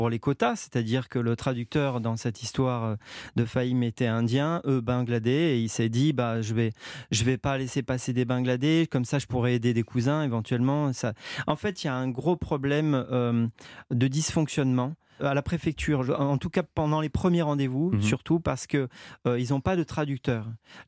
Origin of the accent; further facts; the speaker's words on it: Marseille, Provence-Alpes-Côte d'Azur, France; J'étais un cancre quand je suis arrivé de Marseille.